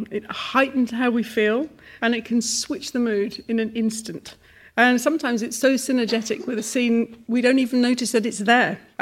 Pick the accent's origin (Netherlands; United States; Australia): Netherlands; English is a second language; I grew up in Holland